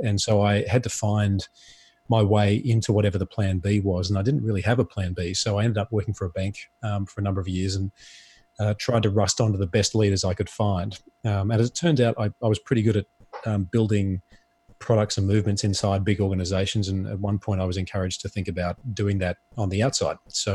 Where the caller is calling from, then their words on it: Singapore; I'm calling from Singapore tonight.